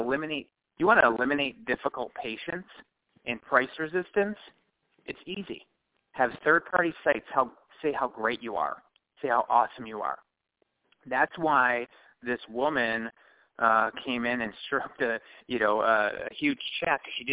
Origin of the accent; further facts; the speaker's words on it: Buffalo, New York, United States; I know that because I'm originally from Buffalo. I know Elmira.